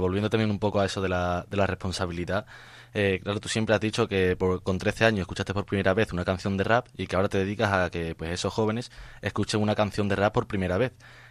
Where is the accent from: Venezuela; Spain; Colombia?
Spain; Andalusia; now in Elche, Spain; te estamos hablando desde una radio universitaria de Elche y que te está hablando es un paisano tuyo, soy también de Andalucía